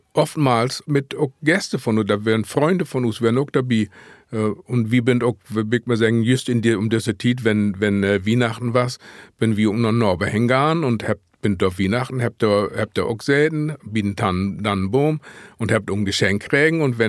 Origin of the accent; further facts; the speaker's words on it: Lower Saxony, Germany; ich bin ja so ein sogenannter Landjude, ich bin in Emsland aufgewachsen